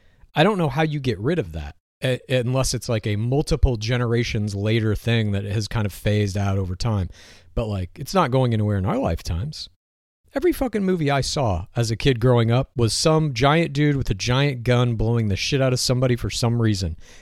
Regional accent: Texas, United States; But, you know, I grew up in Texas, 18 years old. Here's what you're getting for your birthday.

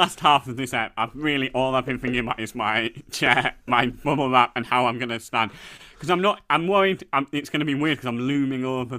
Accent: England, United Kingdom; I go, hello, I'm English.

